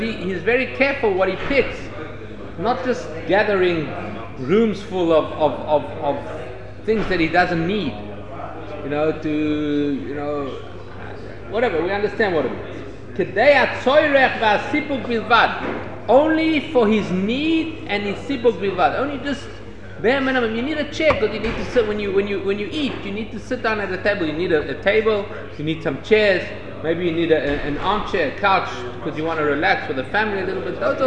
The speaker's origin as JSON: {"language": "English", "country": "South Africa", "said": "Like the first time I went to America, I was from South Africa, I've never seen anything like it, right?"}